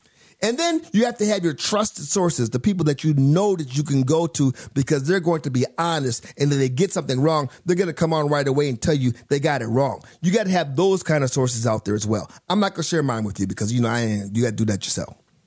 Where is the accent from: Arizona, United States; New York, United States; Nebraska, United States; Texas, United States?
Arizona, United States; Phoenix; sitting in for the Jesse Kelly Show. I hail from Phoenix, Arizona. My show is in Phoenix and Tucson.